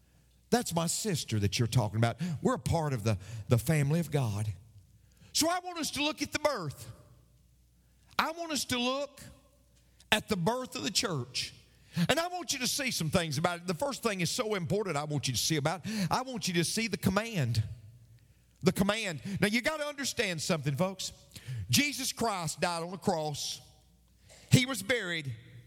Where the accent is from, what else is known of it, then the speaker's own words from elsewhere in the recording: McMinnville, Tennessee, United States; born there; I found out from this birth certificate, what I already knew, that I was born in Warren County General Hospital in McMinnville, Tennessee.